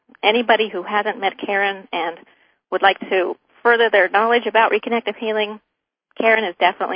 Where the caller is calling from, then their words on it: Bellingham, Washington, United States; I'm calling from Bellingham.